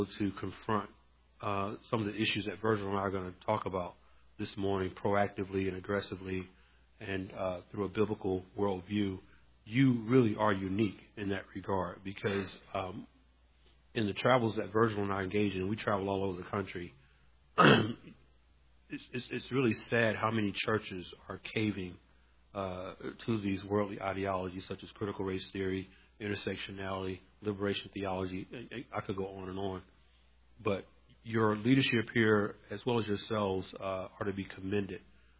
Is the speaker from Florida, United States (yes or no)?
no; Atlanta, Georgia, United States; So I'm originally from Atlanta. We say pecan there.